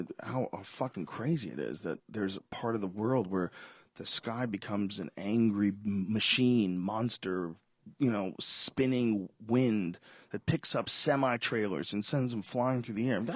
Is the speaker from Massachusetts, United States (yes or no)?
yes; Newton, Massachusetts, United States; I grew up in Newton, a suburb.